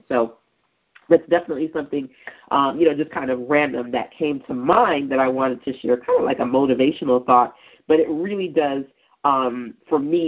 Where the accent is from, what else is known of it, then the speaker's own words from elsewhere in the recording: New York City, New York, United States; I actually met Issa Rae at the Digital Undivided Conference that happened in New York City, my hometown.